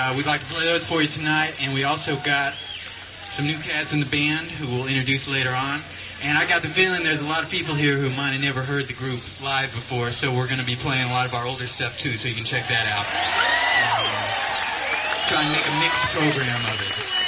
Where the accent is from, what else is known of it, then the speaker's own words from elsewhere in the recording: Lee's Summit, Missouri, United States; but I grew up out there in Lee Summit, went to Lee Summit High School, all that stuff, so this is a real homecoming for me.